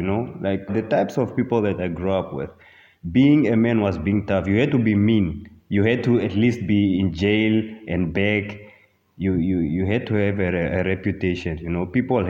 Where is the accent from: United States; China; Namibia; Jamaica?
Namibia; Windhoek, Khomas; I was born and raised in Windhoek, Namibia.